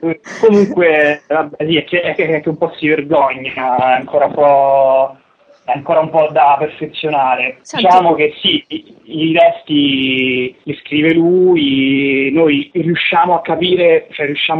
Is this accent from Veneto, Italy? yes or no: no; Viterbo, Lazio, Italy; now in Rome, Italy; io e Marco siamo di Viterbo, ma ormai viviamo a Roma da un bel po' di anni